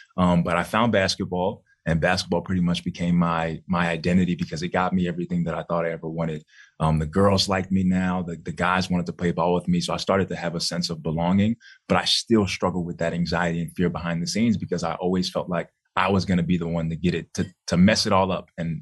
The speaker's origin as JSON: {"language": "English", "town": "Bronx", "region": "New York", "country": "United States", "tie": "born or raised there", "said": "So I grew up in Bronx, New York."}